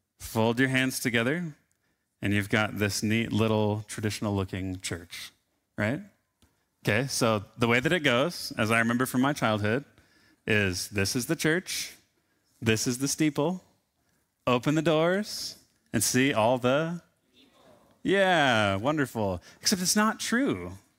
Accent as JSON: {"language": "English", "region": "Montana", "country": "United States", "tie": "born or raised there", "said": "To consider them less American than me because I was born and raised in Montana is actually categorically, legally untrue."}